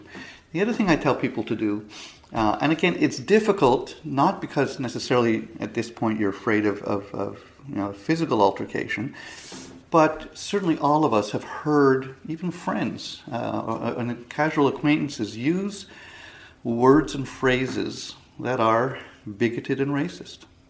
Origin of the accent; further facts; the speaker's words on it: Canada; as a Jew growing up in Canada, I'm the child of Holocaust survivors.